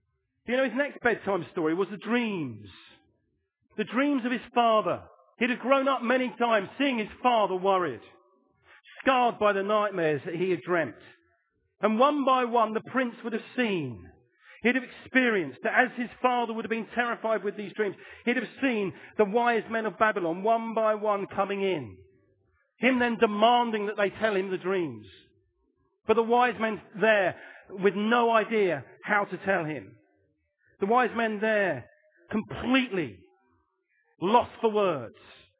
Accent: England, United Kingdom; being English, we needed a cup of tea.

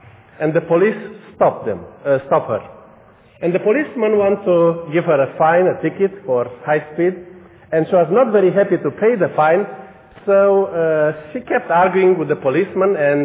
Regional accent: Romania; English is a second language; And you understand that I'm coming from Romania, from behind the former the Iron Curtain.

